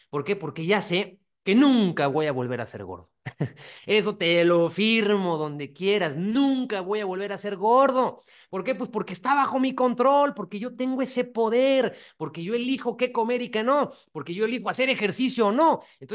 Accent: Mexico; born there; Entonces, sí, vivo en México, aquí nací, pero yo entiendo que mi cultura, que mi sangre, que mi pueblo es todo Latinoamérica, ¿no?

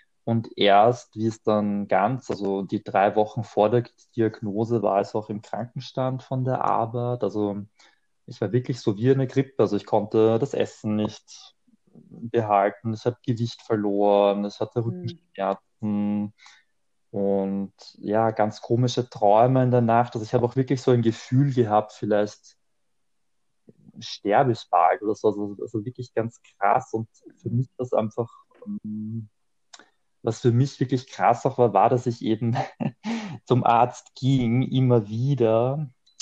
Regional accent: Vienna, Austria; now in Berlin, Germany; also ich komme ursprünglich aus Wien und ich lebe seit 2 Jahren in Berlin. Und ich bin im Rahmen meiner so Heilungsgeschichte dann eigentlich in Berlin gelandet. Mhm. Ich bin in Wien geboren und aufgewachsen.

